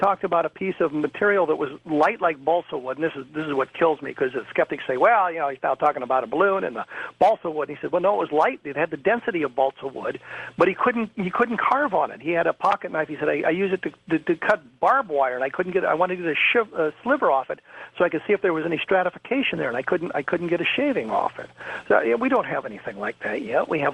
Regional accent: Colorado, United States; who I actually saw it lecturing when I was growing up in Colorado.

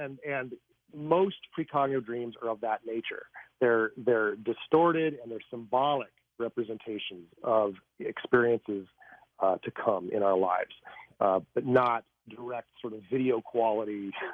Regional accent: Lakewood, Colorado, United States; I was driving down a street near where I grew up in Lakewood, Colorado as a child.

